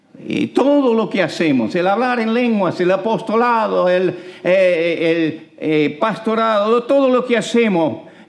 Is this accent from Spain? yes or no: no; Cuba; born there; Y ustedes saben que nací en Cuba y de vez en cuando viajo ahí